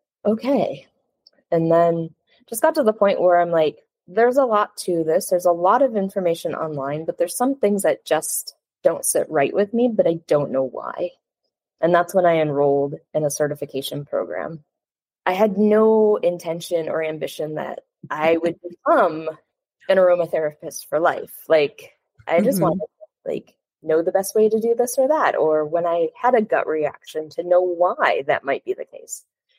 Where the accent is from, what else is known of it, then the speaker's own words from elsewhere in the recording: Michigan, United States; now in Montreal, Canada; So as you said, I live in Canada now, but I'm originally from Michigan.